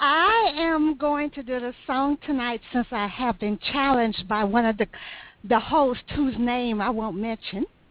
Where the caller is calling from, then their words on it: Texas, United States; from Texas.